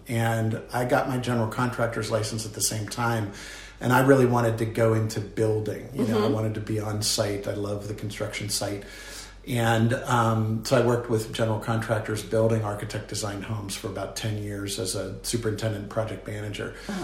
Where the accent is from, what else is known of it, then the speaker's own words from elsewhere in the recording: Pittsburgh, Pennsylvania, United States; But in growing up in Pittsburgh and Shadyside and Squirrel Hill and Oakland and the surrounds, I mean, it was very much of a little village existence.